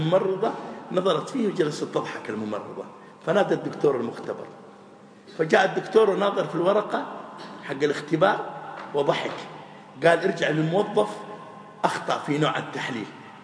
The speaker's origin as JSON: {"language": "Arabic", "country": "Saudi Arabia"}